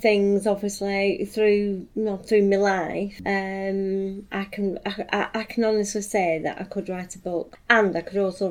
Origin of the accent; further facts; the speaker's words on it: Accrington, North West England, United Kingdom; I'm one of five children. I am the youngest, and I was born in Accrington, born and bred, very close to the town centre, and I'm 58 years old